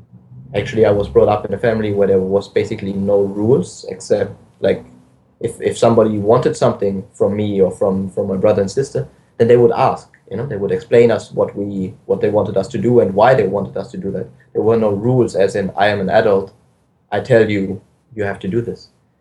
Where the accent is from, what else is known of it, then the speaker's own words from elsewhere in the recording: Germany; My mother's Austrian, my father's Israeli. I grew up in Germany. I went to school in Germany.